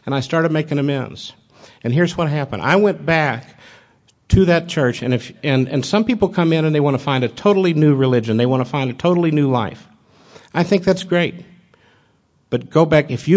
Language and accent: English; Louisville, Kentucky, United States; I didn't have a home in Atlanta. I was from Louisville, so I moved back to Louisville.